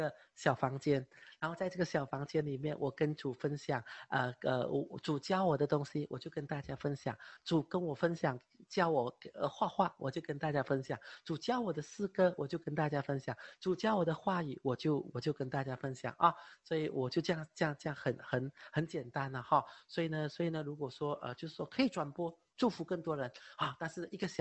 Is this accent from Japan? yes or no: no; China; 因为这个系列我在中国成长，我在中国长大，我在中国，被关爱、被照顾